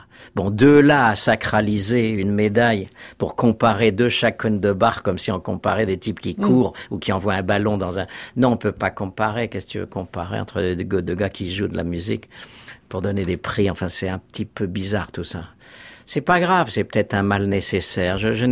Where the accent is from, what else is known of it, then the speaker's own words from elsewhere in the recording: Grenoble, Auvergne-Rhône-Alpes, France; born there; je suis né à Grenoble le 7 mai 1947 et je fais chef d'orchestre